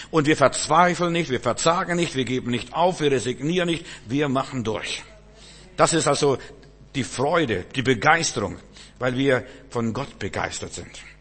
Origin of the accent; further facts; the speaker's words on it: Bavaria, Germany; also ich bin ja in Bayern groß geworden, ich weiß, was in Bayern passiert.